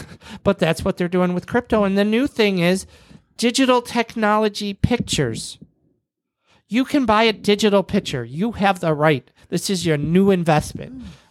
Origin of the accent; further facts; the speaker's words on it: Buffalo, New York, United States; we're from New York. We're from Buffalo, New York, which is right next to Canada.